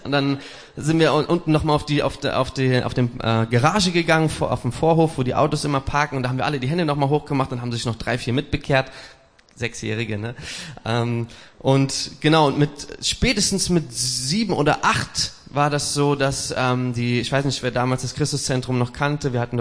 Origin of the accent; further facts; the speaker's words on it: Neuwied, Rhineland-Palatinate, Germany; born there; Ich bin 20.04.1991 geboren in Neuwied.